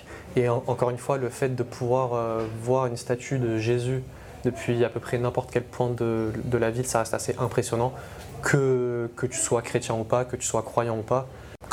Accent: France; also born or lived in Tunisia

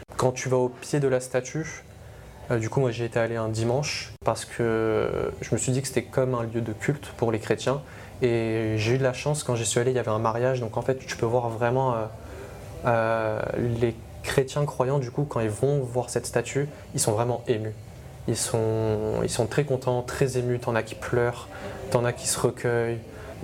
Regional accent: France; also born or lived in Tunisia; moi, les gars, je suis français, et en plus, je suis tunisien.

